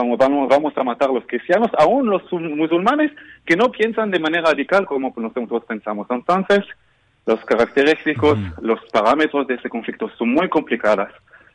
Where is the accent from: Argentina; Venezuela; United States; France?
France; born there; Spanish is a second language; Yo trabajaba 3 años en Costa Rica. Yo nací en Francia, entonces tengo dos idiomas latinos.